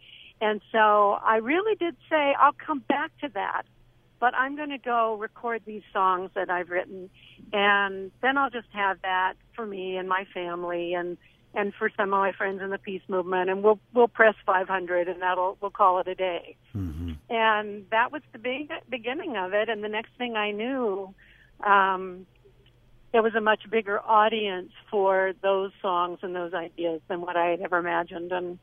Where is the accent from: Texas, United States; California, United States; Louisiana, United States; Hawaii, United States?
California, United States; and also being a Californian, a lot of this was happening in the South and Southeast.